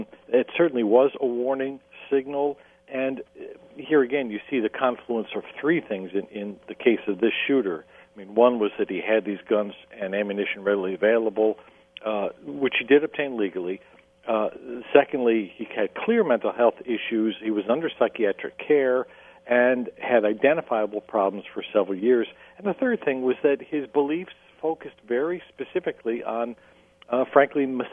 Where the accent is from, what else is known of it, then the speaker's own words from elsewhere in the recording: New York, United States; Now, in my home state of New York State, to obtain a pistol permit, the background check includes references, character references, who police investigate.